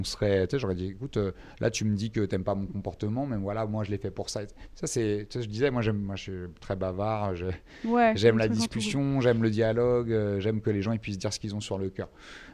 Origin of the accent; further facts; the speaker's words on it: Île-de-France, France; Franco-serbe, j'avais j'ai un peu la culture serbe de ce que m'a transmis mon père, mais j'ai grandi en France, donc j'ai grandi dans le 93, donc limite j'ai même un côté 93 banlieusard, etc., plus que serbe finalement.